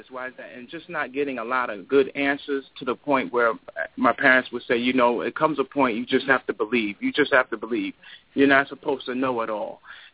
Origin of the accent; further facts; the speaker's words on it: Long Island, New York, United States; I'm originally from Long Island myself, New York.